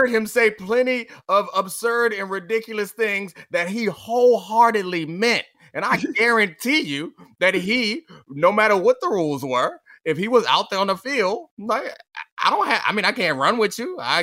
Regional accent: Baltimore, Maryland, United States; I remember it very clearly because I grew up in Baltimore, but I wasn't.

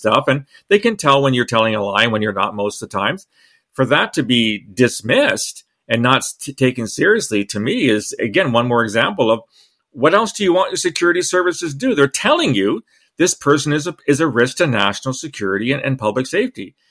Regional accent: Canada; we here in Canada are developing bioweapons. It would seem to be against the nature of being Canadian.

